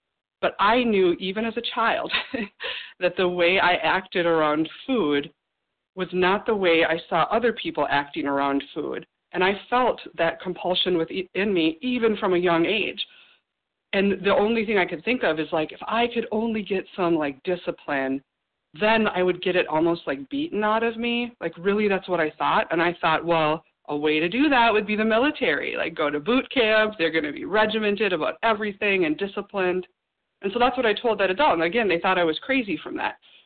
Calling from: Minnesota, United States; And I'm calling from Minnesota.

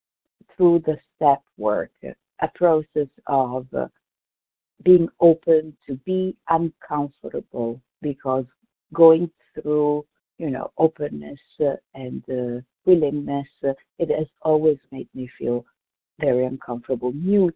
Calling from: Davis, California, United States; I am calling from Davis, California.

